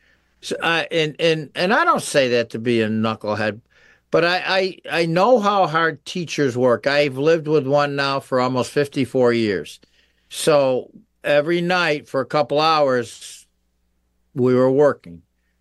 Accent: Pittsfield, Massachusetts, United States; I could have retired anywhere. I love Pittsfield. I was raised in Pittsfield.

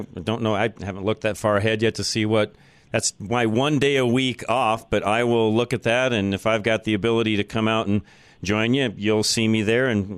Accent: Golden, Colorado, United States; My hometown.

